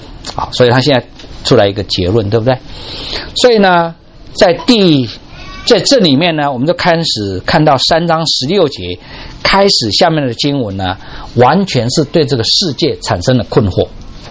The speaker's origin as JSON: {"language": "Chinese", "country": "Taiwan", "said": "我们台湾话 开车叫塞车啊"}